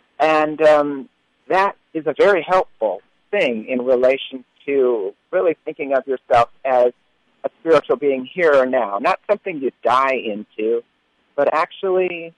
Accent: New Mexico, United States; I am from New Mexico, but I'm visiting here in Kansas City today.

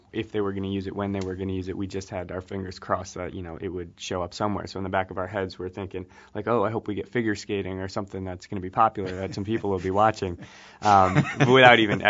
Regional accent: Bridgeport, Connecticut, United States; super talented producer who just coincidentally lives in our hometown of Bridgeport, Connecticut, or my hometown, I should say.

